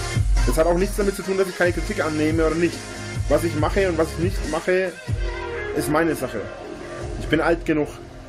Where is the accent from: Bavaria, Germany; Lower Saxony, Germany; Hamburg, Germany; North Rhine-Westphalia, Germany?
Bavaria, Germany; Ich wohne nicht mal 30 Kilometer von Erlangen entfernt.